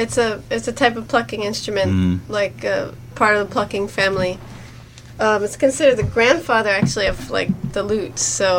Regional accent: United States; it was certainly intimidating being an American girl

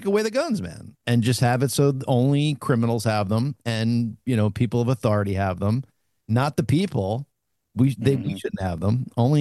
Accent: Brooklyn, New York, United States; accent: Brooklyn; I don't slide into my Southern accent when I go down to Georgia, and I don't get heavily my Brooklyn accent when I'm in Brooklyn.

